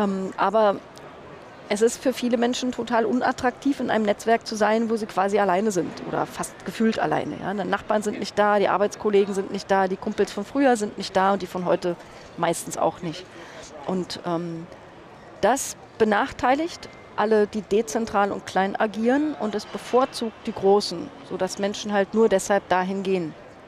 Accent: East Germany, Germany; Ich bin 1968 in der DDR geboren. Ich bin also in der DDR noch vollständig zur Schule gegangen. Ich habe sogar noch da studiert

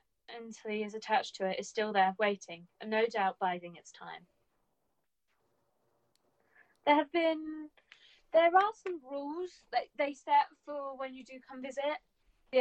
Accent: United Kingdom; I might be saying that wrong, which I apologise for, because I'm British

